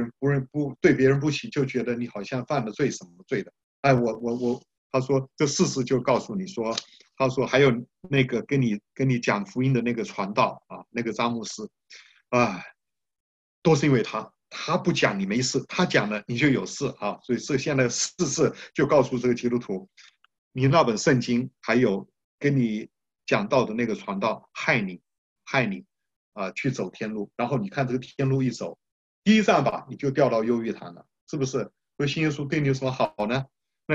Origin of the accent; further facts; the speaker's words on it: China; 我们中国人自古来说